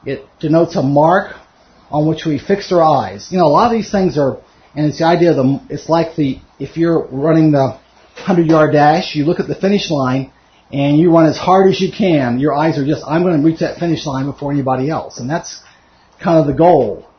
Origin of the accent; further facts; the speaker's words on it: Miami, Florida, United States; So this is, I grew up in Miami, Florida.